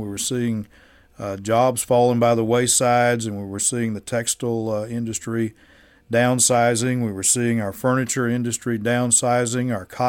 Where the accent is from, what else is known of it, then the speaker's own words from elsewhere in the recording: North Carolina, United States; I'm from this area. I'm from Central North Carolina. And, you know, I've been in Siler City about 25 years.